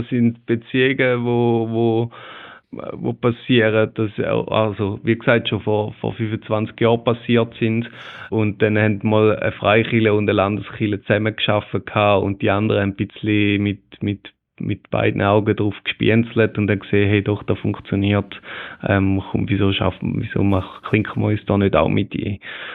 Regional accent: Thurgau, Switzerland; Für uns als Thurgauer hört die Schweiz nach Zürich auf.

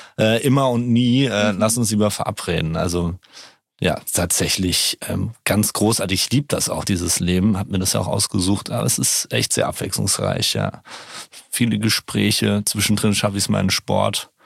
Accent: Frankfurt, Hesse, Germany; ich bin ein Frankfurter Bub, wie man zu sagen pflegt, genauer genommen ein Benhamer Bub. Und bin 40 Jahre alt und die habe ich tatsächlich komplett in Frankfurt verbracht.

